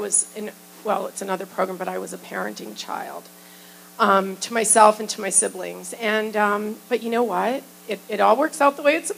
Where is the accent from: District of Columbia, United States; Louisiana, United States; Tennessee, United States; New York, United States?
District of Columbia, United States; Washington; Well, I grew up in Washington, D.C., for the first till sixth grade.